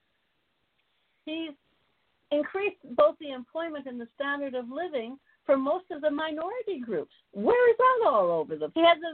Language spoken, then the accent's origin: English; Canada; obviously I'm a Canadian. I'm neither Democrat or Republican.